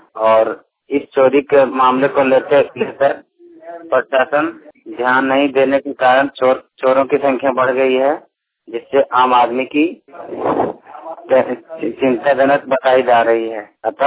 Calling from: Basodi, India; मैं सतगांव प्रखंड से … मेरा गांव नंदुड़ी है, मैं बासोड़ी से बता रहा हूँ

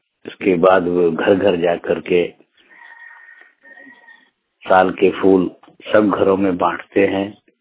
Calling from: Ginni Pahadi, Jharkhand, India; गिन्नी पहाड़ी से बोल रहा हूँ। हम संथाल समाज से आते हैं।

